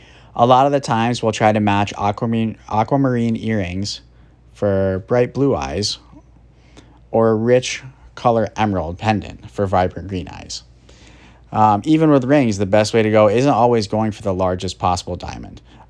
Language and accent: English; Ithaca, New York, United States; I grew up in Ithaca, and my passion was always hockey. After graduating from Ithaca High School in 2013